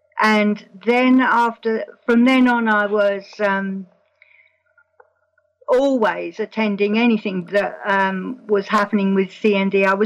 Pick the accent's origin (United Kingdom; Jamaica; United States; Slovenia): United Kingdom; London; I was born in London. And immediately at the back of my house was a bomb crater. And that's where I played when I was a child.